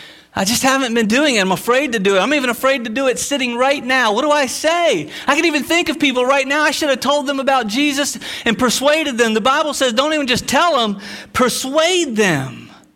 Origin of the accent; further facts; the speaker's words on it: Stuart, Florida, United States; I just remember fishing as a kid on the East Coast growing up near Stewart here in Florida, and my dad would take me fishing.